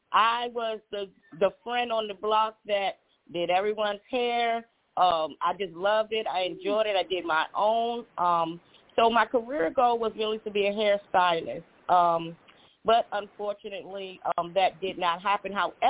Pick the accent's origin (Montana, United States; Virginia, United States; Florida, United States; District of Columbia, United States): District of Columbia, United States; Washington; So, yes, so I'm born here. I have several siblings. I have four sisters, two brothers. And growing up in Washington, D.C. was something.